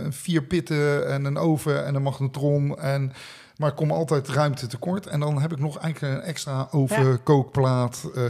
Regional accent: Netherlands; Ja, kom op, we zijn wel Nederlanders, hè?

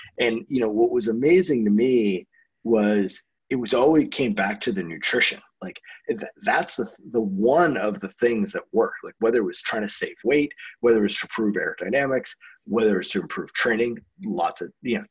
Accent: Canada; I grew up in Canada and started out as a ski racer

